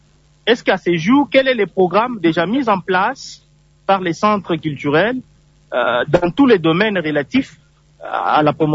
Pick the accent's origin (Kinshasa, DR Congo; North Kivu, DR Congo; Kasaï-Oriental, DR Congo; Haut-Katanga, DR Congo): Kasaï-Oriental, DR Congo; Tshilenge; les écoles qui sont chez moi à Tshilenge